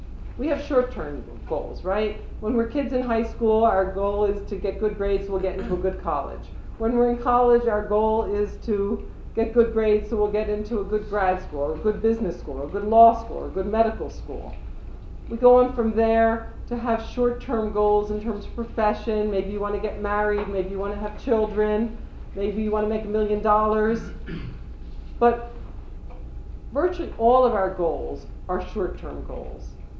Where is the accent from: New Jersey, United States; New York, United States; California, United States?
New Jersey, United States; I was raised in New Jersey.